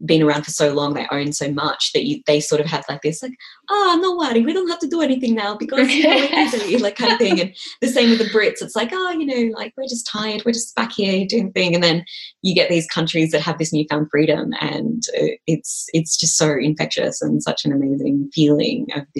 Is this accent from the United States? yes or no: no; Malaysia; I'm from Malaysia as well.